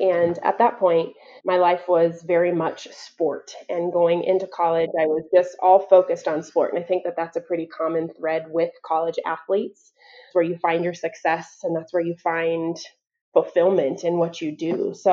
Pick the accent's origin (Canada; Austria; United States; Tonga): United States; Aurora, Colorado; But to start off, born and raised in Colorado, in Aurora, come from a biracial family.